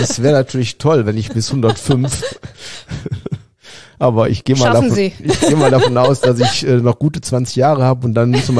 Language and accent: German; Trentino-Alto Adige, Italy; Meran hat 30.000, so wie Hahn, wo ich herkomme.